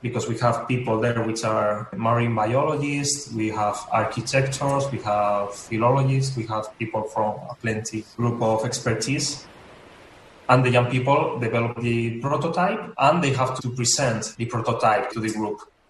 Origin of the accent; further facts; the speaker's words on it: Asturias, Spain; English is a second language; Actually, I am not from Galicia, I'm from Asturias, which is a region which is quite close.